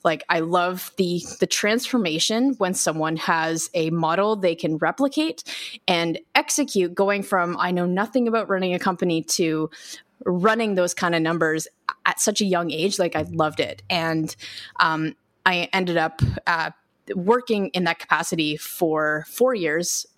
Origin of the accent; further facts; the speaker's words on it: Canada; I'm Canadian, so you might pick up some A's or whatever.